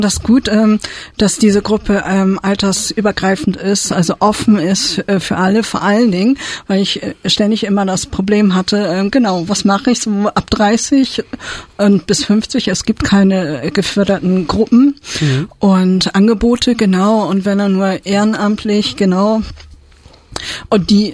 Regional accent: Hamburg, Germany; Also ich komme aus Hamburg, ja

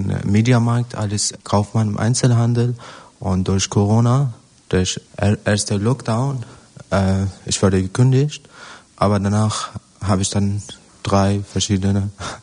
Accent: Aleppo, Aleppo Governorate, Syria; German is a second language; now in Germany; Genau, ich komme aus Aleppo und ich bin 2015 im August nach Deutschland angekommen.

